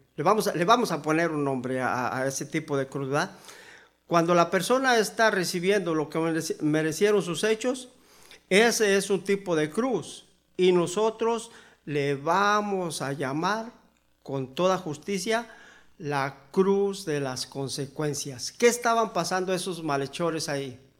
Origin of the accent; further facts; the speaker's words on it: Mexico; Y hasta cuando nos decían allá en México, nosotros lo aprendimos de nuestra familia, los papás